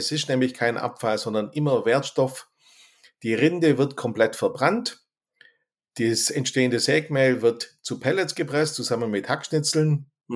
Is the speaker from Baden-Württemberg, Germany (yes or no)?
yes; Baden-Württemberg, Germany; ich bin ein Schwabe, bei uns ist eigentlich Scheißwetter.